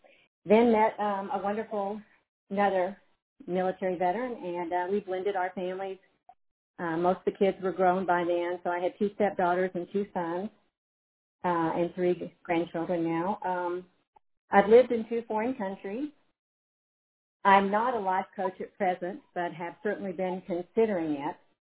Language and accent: English; Texas, United States; accent: twang; now in Colorado Springs, United States; I grew up in Texas. I'm sure you can sense the little twang that somehow always stays around.